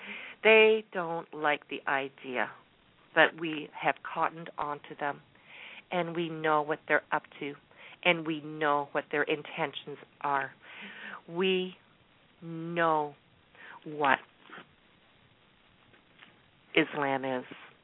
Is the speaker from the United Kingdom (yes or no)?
no; Canada; I may be in Canada, and I'm very proud of being a Canadian. I love Canada.